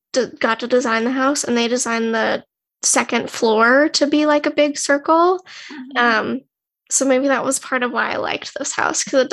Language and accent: English; Indiana, United States; Indiana, southeast corner, like sort of by Cincinnati.